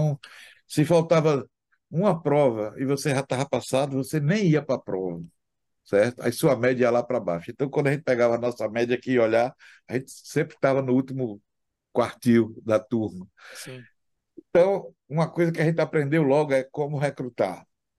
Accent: Aracaju, Sergipe, Brazil; moved away as an adult; eu sou de Aracaju, Sergipe, né? A pouca gente sabe, mas eu sou de Aracaju, ninguém é perfeito, né?

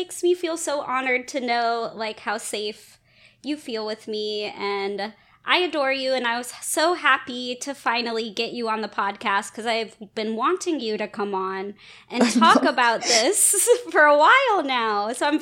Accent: Atlanta, Georgia, United States; Candace is a tattoo artist and tarot reader from my hometown of Atlanta, Georgia

